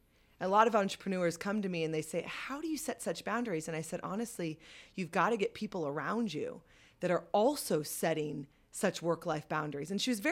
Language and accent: English; California, United States; born there; I was born in California. I have a lot of privileges, of course, being here in the United States.